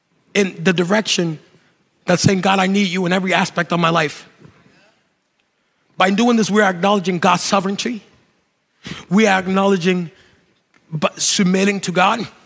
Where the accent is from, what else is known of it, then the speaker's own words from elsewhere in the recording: Puerto Rico; now in New England, United States; let me not include me because I'm from Puerto Rico